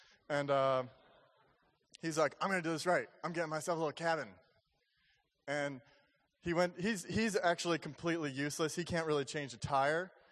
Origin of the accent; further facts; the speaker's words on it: Seattle, Washington, United States; now in New York, United States; So I'm from Seattle before I lived in New York, and so I've been in a few earthquakes.